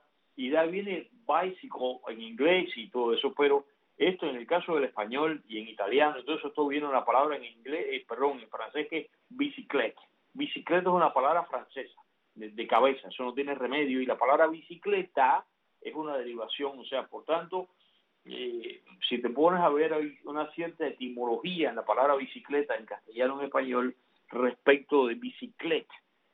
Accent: Cuba; moved away; tipo Cuba, como cuando yo me fui de Cuba.

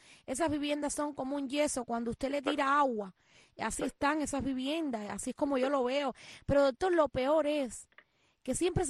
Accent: Cuba; como cubanos

